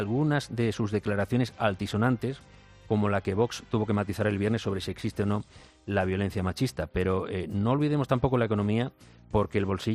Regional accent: Spain

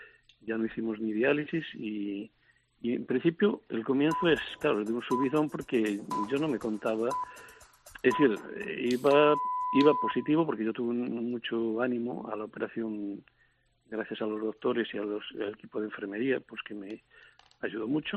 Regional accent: Ourense, Galicia, Spain; Es de Ourense también, somos los dos de Ourense.

